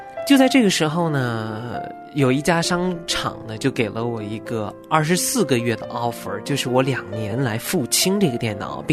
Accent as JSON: {"language": "Chinese", "country": "United States", "said": "很多的时候我们美国人看我们亚洲人就跟我们亚洲人看美国人一样"}